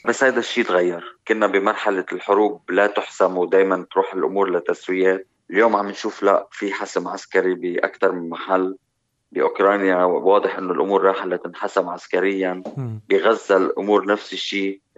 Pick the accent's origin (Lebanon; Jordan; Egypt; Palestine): Lebanon; نقدر نعمل إصلاحات ونوقف على إجرينا نحن لحالنا كلبنانيين من دون مساعدة أي جهة خارجية